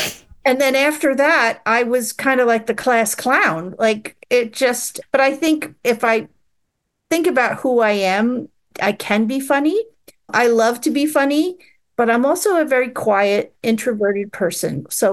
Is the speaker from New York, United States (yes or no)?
yes; Southold, New York, United States; I grew up in Southold, Long Island. So if you picture the map of Long Island, there's two forks. I grew up on the North Fork. So it was very, at the time, it was very rural. One stoplight.